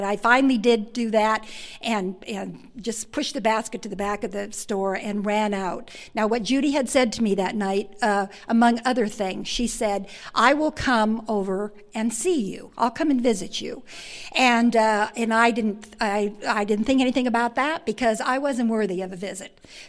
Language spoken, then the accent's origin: English; Ireland; And being Irish, that's not hard.